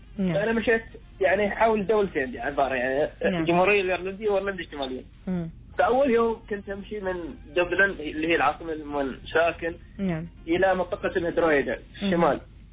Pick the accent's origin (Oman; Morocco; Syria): Oman